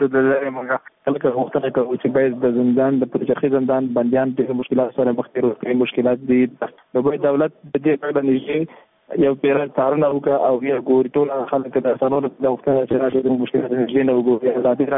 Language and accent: Pashto; Afghanistan; موږ هم د افغانستان بچیان یو